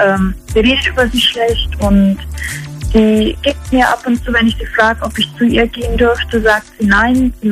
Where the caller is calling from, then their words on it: Frankenthal, Rhineland-Palatinate, Germany; Ich bin 17 Jahre alt und komme aus Frankenthal.